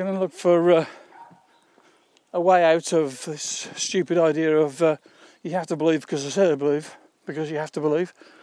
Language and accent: English; England, United Kingdom; now in Spain; I'm an Englishman living in Spain